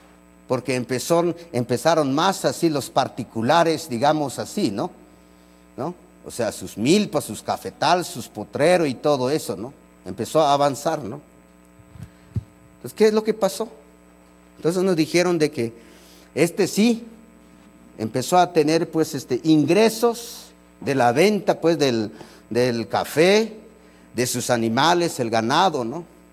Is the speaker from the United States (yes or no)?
no; Mexico; Los que somos mexicanos